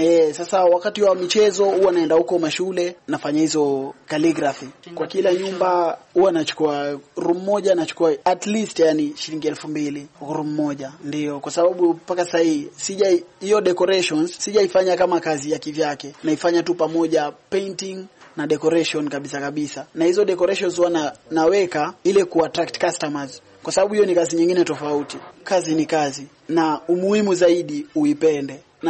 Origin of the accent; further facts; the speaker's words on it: Ngombeni, Kwale County, Kenya; Nimetokea Ngombeni katika Kwale County.